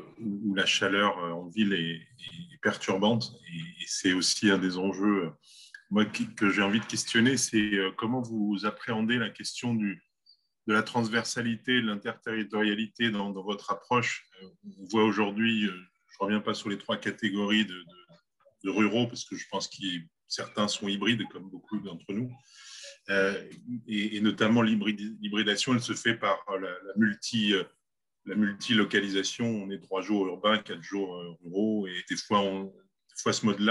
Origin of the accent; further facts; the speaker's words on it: Lyon, Auvergne-Rhône-Alpes, France; puisque je suis lyonnais aussi